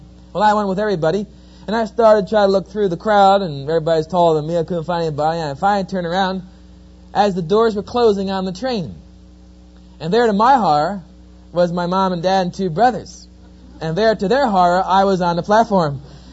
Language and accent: English; New Jersey, United States; now in Oklahoma, United States; as you can tell from my accent, I'm not quite a native of Oklahoma. I'm an Easterner. I'm from New Jersey, or New Jersey, depends how you want to pronounce it.